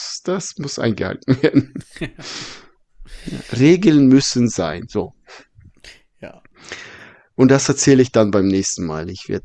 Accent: Emden, Lower Saxony, Germany; Mein Gott, wir kommen aus Emden.

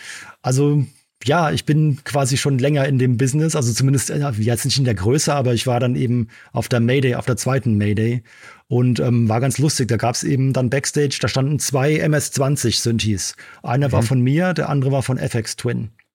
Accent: Frankfurt, Hesse, Germany; Also ich bin ja Frankfurter. Und in Frankfurt ist dann auch viel passiert.

